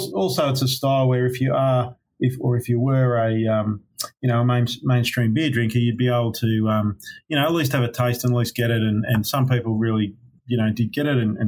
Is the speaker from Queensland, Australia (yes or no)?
no; Newcastle, New South Wales, Australia; I grew up in Newcastle and then went to Sydney to university